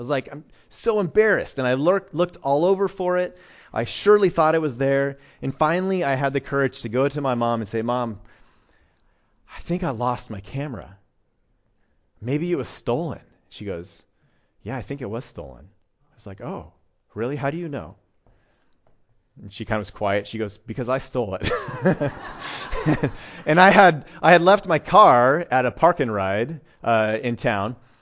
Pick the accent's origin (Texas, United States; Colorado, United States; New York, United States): Colorado, United States; But when I was growing up in Colorado, I think one of the things that drove my parents crazy